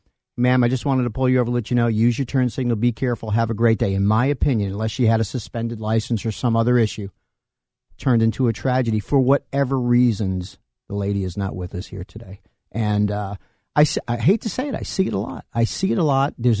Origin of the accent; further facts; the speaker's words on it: Northeast, United States; I grew up in the Northeast like Chris did.